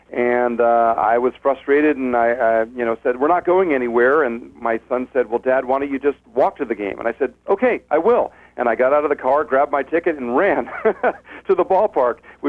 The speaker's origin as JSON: {"language": "English", "town": "Stamford", "region": "Connecticut", "country": "United States", "tie": "born or raised there", "said": "I grew up in Stamford, Connecticut, about 35 miles from New York City."}